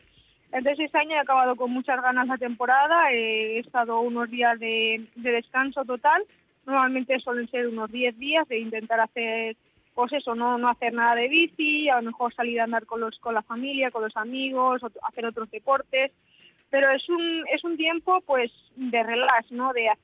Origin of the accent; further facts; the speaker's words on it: Torrent, Valencian Community, Spain; la zona donde soy yo es de Torrente, los puertos de Dos Aguas.